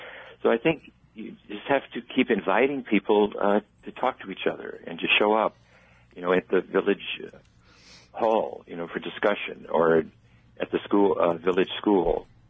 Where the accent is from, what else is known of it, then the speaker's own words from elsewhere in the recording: Oklahoma, United States; You know, I grew up in Oklahoma. I'm an Okie.